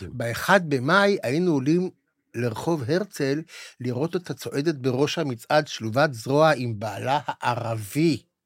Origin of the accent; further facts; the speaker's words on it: Haifa, Haifa District, Israel; אני גם גדלתי בשכונה שרוב חבריי היו עבריינים